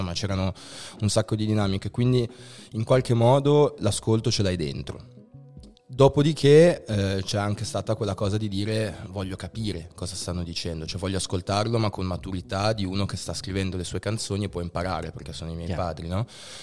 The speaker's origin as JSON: {"language": "Italian", "town": "Genoa", "region": "Liguria", "country": "Italy", "said": "Praticamente io abito a Genova, vengo dalla Foce, che è un quartiere dove si incontravano gli artisti"}